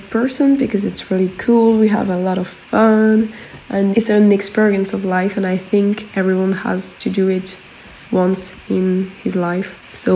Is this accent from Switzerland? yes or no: yes; Switzerland; I come from Switzerland and I'm studying languages, so linguistics and literature in English, but also in German.